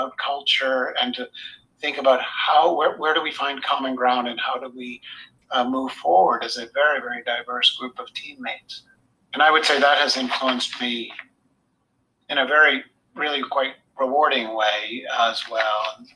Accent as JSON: {"language": "English", "region": "New England", "country": "United States", "tie": "born or raised there", "moved": "as an adult", "lives_now": "France", "said": "Obviously, I'm American. Grew up in New England, but home had become France."}